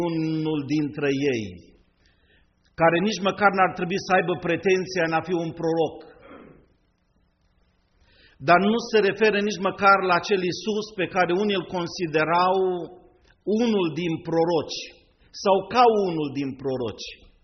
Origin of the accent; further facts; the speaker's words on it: Hațeg, Hunedoara County, Romania; Și satul unde am copilărit era un sat mic, la Sarmiții și la Hobiță, acolo sunt muntele retezat.